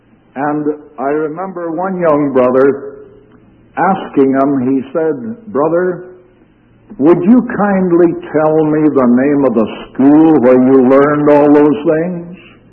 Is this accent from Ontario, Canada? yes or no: yes; Galt, Ontario, Canada; a dear brother came to my hometown of Galt, Ontario.